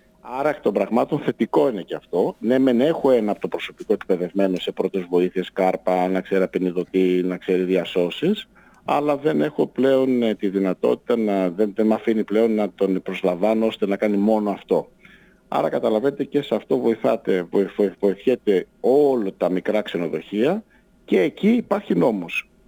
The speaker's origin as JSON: {"language": "Greek", "country": "Greece", "said": "Δηλαδή ήταν τραγικό να δεχτώ σαν Έλληνας ότι η χώρα μου είναι σε αυτή την κατηγορία."}